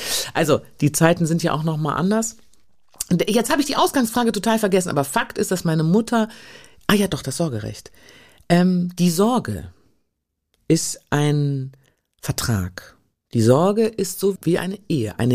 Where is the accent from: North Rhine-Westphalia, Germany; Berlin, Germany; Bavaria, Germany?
North Rhine-Westphalia, Germany; Düsseldorf; Ich bin Düsseldorferin